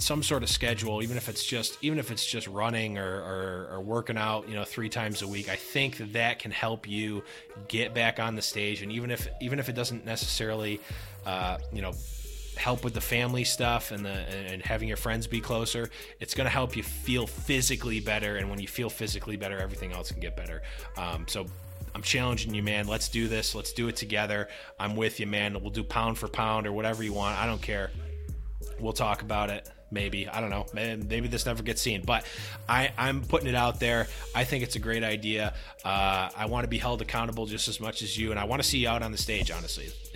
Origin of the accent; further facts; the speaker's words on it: New York, United States; Being a New Yorker, the Excelsior ever upward, you know, message and that's, I like that a lot.